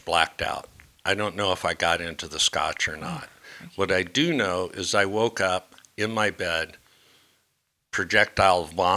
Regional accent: Ohio, United States; also born or lived in Kansas City / Minnesota / California; And I was born back in Kansas City, Missouri. I grew up in Ohio and Minnesota, and eventually into California

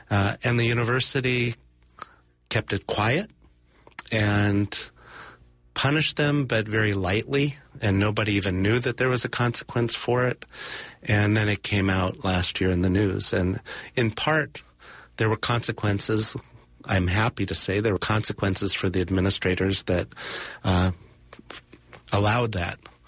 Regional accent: North Hollywood, California, United States; Even though I grew up in North Hollywood, I'm not a big Hollywood buff.

